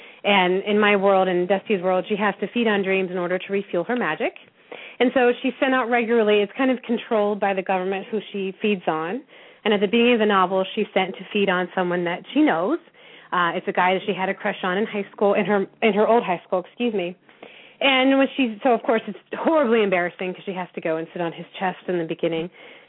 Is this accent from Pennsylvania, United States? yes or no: no; Dayton, Ohio, United States; Yes, and I'm from Dayton, so not far from Tip City.